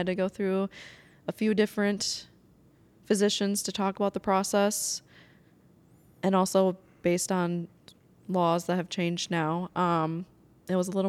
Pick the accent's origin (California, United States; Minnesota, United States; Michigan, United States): Minnesota, United States; Houston; also born or lived in La Crosse; I'm actually from Houston, Minnesota.